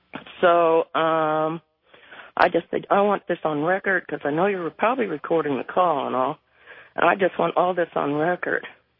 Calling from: Indianapolis, Indiana, United States; Indianapolis.

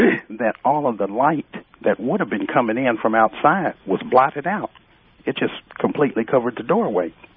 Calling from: El Reno, Oklahoma, United States; I'm calling from a little bitty town called El Reno, Oklahoma.

